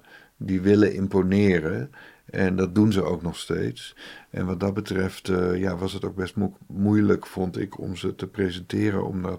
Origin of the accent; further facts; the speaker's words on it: Netherlands; En we zijn er denk ik als Nederlanders allemaal mee opgegroeid.